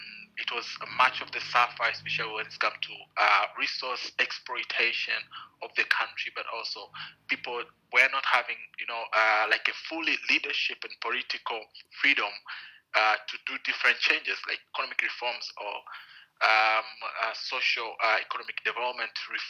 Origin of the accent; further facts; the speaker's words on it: Tanzania; and also it's very Tanzanian origin. I'm 26 years old, and I've been born and raised in Tanzania. So I spent my whole life in Tanzania.